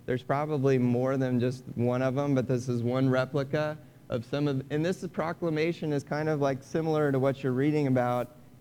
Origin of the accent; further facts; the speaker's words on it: Kansas City, Missouri, United States; some of the kids that I grew up with here in Kansas City